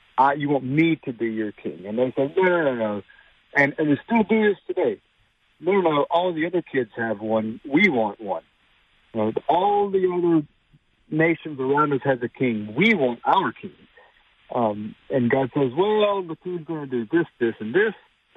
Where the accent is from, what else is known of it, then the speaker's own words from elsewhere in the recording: the South, United States; growing up in the South, this is just what we did.